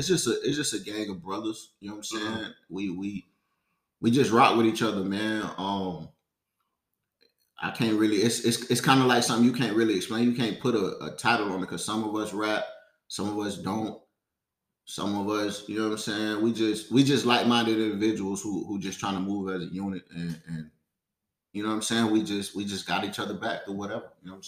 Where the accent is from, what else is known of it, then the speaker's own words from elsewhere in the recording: Tampa, Florida, United States; also born or lived in Chicago; I'm originally from Chicago, you know what I'm saying? But moved to Tampa when I was like 10, 11 years old. Goddamn. Been rocking out in Tampa since, you know what I mean? So I consider me a Tampa dude.